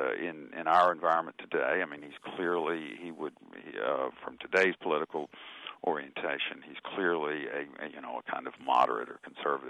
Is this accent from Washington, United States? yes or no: no; Alabama, United States; But I also I grew up in Alabama, and I had a better sense of how awful the environment was in which he lived.